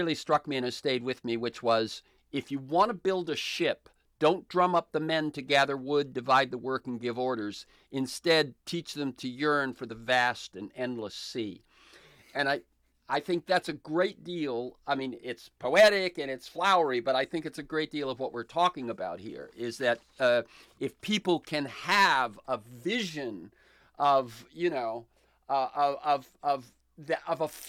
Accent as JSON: {"language": "English", "region": "Florida", "country": "United States", "tie": "born or raised there", "said": "I grew up in Florida. When I saw that the Florida University system had adopted New College, I thought that was a real credit to the state of Florida."}